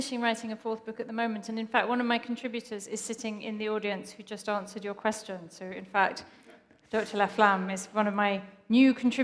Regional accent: Cambridge, East of England, United Kingdom; I grew up in Cambridge. We actually lived in a Cambridge college, in a Cambridge college apartment.

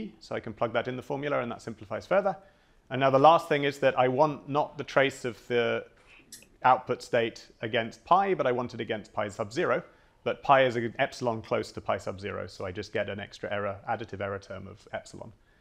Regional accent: United Kingdom; because I'm British

